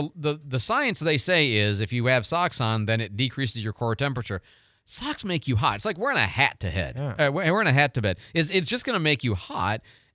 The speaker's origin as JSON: {"language": "English", "region": "Illinois", "country": "United States", "also_born_or_lived": "Missouri / Michigan", "said": "I'm from Illinois and, you know, Missouri and Michigan. And so originally"}